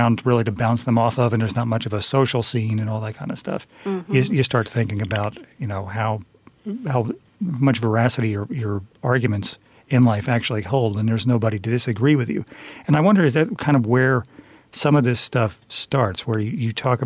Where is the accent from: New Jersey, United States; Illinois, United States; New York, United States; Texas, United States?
New Jersey, United States; Coming from the city, I grew up in New Jersey, and it's very busy.